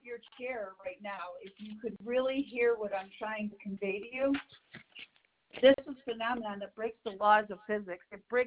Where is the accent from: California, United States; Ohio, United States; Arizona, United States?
Ohio, United States; Cleveland; born there; Cleveland.